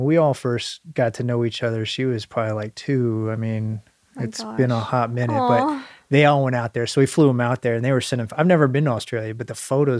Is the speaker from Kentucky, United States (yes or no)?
yes; Fort Campbell, Kentucky, United States; So Fort Campbell, Kentucky. So I grew up in Fort Campbell, I would say.